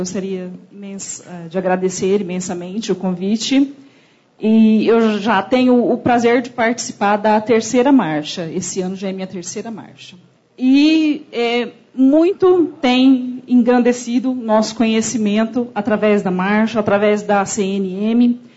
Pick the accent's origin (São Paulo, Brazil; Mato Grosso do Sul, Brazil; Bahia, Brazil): Mato Grosso do Sul, Brazil; Eu sou da região centro-oeste, eu sou do Mato Grosso do Sul, composto por 79 municípios, e eu sou do município de Viema, que tem aproximadamente 30 mil habitantes.